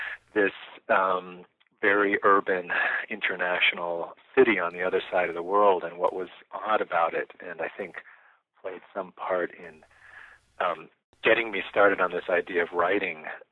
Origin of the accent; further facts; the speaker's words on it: Singapore; born there; also born or lived in San Francisco / London / Netherlands / Greenwich, Connecticut; but I was born in Singapore.